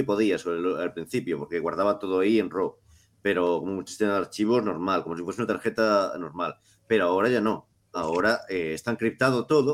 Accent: Cariño, Galicia, Spain; yo tengo una historia de algo que sucedió en mi pueblo, en Cariño

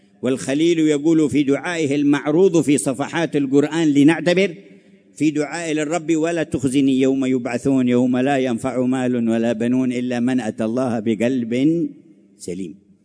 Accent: Hadramaut, Yemen; كان أهل المدرسة عندنا في حضرموت يقولون

